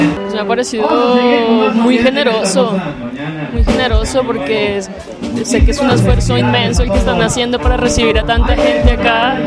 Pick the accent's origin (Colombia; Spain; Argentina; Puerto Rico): Colombia; now in Mexico City, Mexico; Yo soy colombiana, pero vivo en el DF ya hace 8 años.